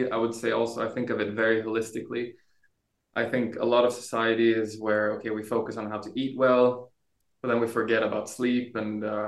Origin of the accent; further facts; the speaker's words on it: Brazil; also born or lived in Sweden; I mean, I was born in Sweden, but moved around quite quickly. So I grew up partly in Brazil